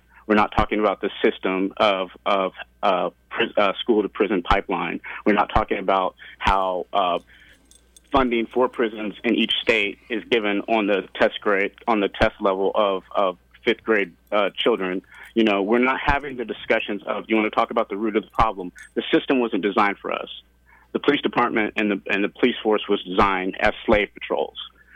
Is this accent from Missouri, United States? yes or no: yes; Kansas City, Missouri, United States; I'm from Kansas City.